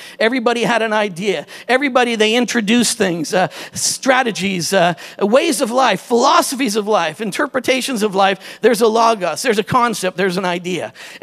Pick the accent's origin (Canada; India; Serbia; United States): India; Kerala; I'm an Indian in Kerala, the southernmost province in India